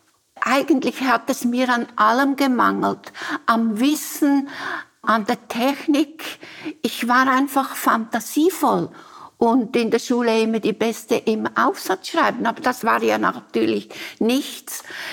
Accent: Central Switzerland, Switzerland; Aber ich bin in der Innerschweiz aufgewachsen mit so vielen anderen Mädchen, die auch nicht studieren wollten.

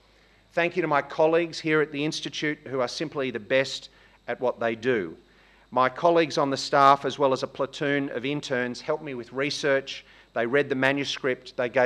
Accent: Australia; I'm an Australian

